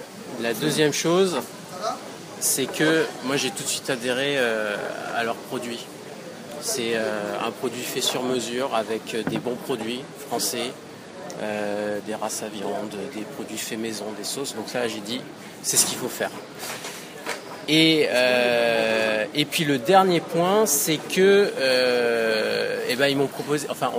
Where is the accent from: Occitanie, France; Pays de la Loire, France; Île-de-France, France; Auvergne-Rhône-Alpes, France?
Occitanie, France; Montpellier; parce que moi, j'étais originaire de Montpellier.